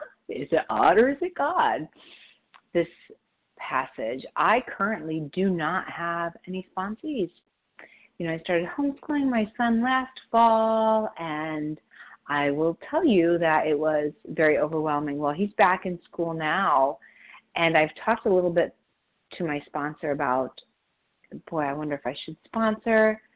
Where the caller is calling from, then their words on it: Chicago, Illinois, United States; I'm from the Chicagoland area.